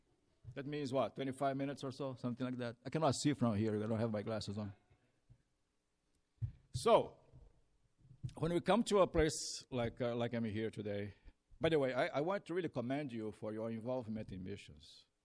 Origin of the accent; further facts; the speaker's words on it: Brazil; English is a second language; I'm from Brazil, as I said before.